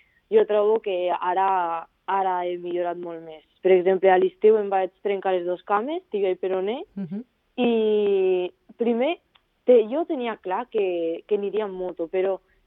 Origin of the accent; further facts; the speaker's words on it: Móra d'Ebre, Catalonia, Spain; Vaig començar a Móra d'Ebre, al circuit del meu poble.